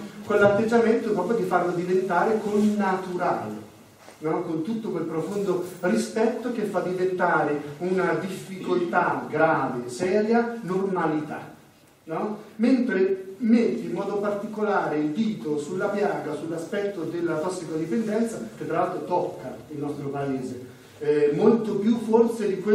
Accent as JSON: {"language": "Italian", "region": "Marche", "country": "Italy", "said": "tra l'altro vengo anche dalle Marche, quindi siamo compaesani in un certo senso"}